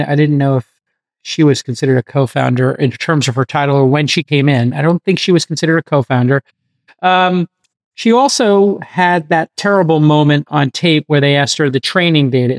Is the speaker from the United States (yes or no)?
yes; East Coast, United States; because I grew up on the East Coast.